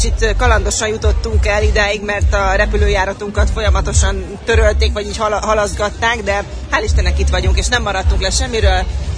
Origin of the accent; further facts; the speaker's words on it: Mórahalom, Csongrád-Csanád, Hungary; mert ahol innen én származom, Mórahalom